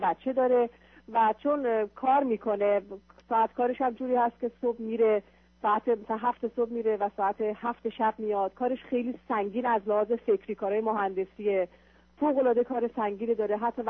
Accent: Iran; moved away as an adult; now in United States; من 41 سالم هست. همسرم 42 سالشه. ما 2 سال پیش از ایران به امریکا اومدیم و در شرق امریکا زندگی میکنیم. با گرین کارت اومدیم.

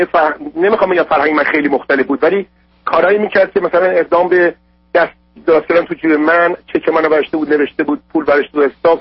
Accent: Iran; moved away; چون بالاخره من 20 سال تو خارج از ایران هستم

